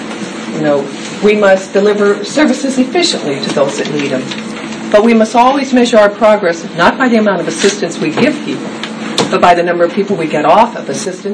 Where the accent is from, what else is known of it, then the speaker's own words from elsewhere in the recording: Evansville, Indiana, United States; good to be wandering my way down in southern Indiana, because as you all know, Evansville is kind of my hometown